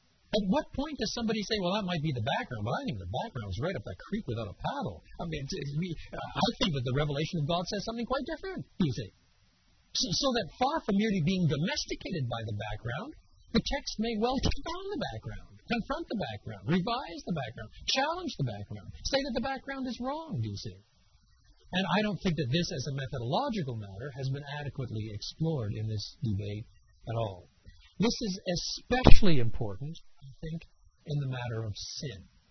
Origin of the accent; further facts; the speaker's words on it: Quebec, Canada; I was brought up in French Canada, so it does slip out now and then.